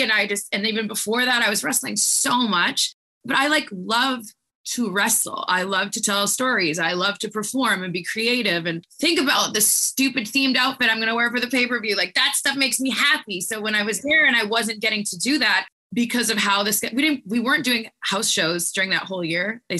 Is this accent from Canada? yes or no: yes; Canada; you know how it is as a Canadian, you really have to make these huge sacrifices and huge moves to kind of get out of the country